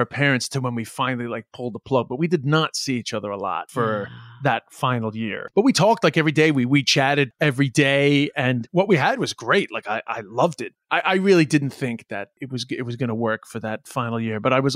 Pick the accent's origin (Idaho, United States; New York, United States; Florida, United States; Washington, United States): New York, United States; Flushing; also born or lived in China; So originally I actually moved back. I'm from Flushing, Queens.